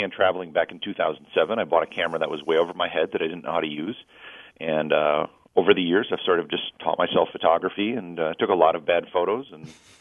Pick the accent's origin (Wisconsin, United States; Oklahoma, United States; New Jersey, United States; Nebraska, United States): Wisconsin, United States; Appleton; also born or lived in Minnesota; But I grew up in Appleton, and I consider myself definitely a Wisconsin guy.